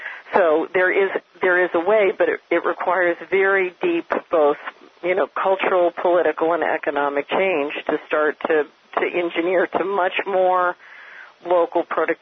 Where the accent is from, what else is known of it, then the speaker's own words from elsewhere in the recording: Hickory Valley, Tennessee, United States; I'm up in Montana tonight talking from Montana, and it's the same here as in my hometown of Hickory Valley, Tennessee